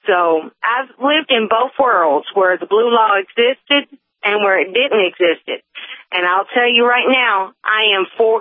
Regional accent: Georgia, United States; now in Dickinson, United States; I'm not from here. I'm from Georgia.

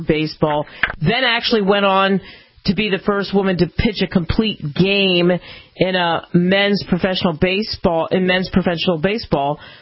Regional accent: Philadelphia, Pennsylvania, United States; I grew up in outside of Philly, and I grew up watching the Philadelphia Phillies.

